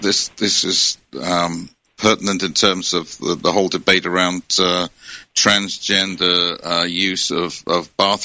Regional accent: United Kingdom; I'm going to Britain for a couple of weeks. I'm looking forward to getting back to my home country.

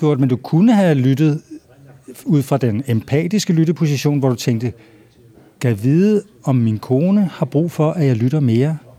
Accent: Holme-Olstrup, Zealand, Denmark; jeg blev inviteret til min gamle barndomsby for at holde et foredrag. Jeg tror, at den, der hyrede mig, vidste måske ikke, at jeg kom herfra

